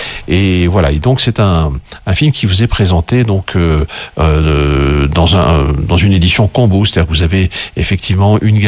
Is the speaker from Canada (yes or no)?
no; France; chez nous en France